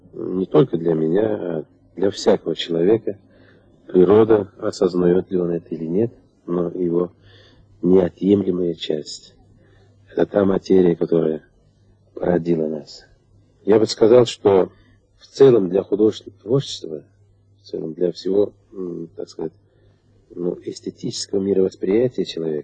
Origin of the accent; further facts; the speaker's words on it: Sheker, Talas Region, Kyrgyzstan; Ибо я родился и вырос в Аиле, в Шекере. Это горный Аил.